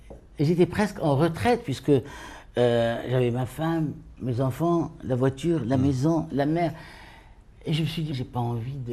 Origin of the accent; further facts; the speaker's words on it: France; Je suis français, ça ne se voit pas sur ma tête comme toi.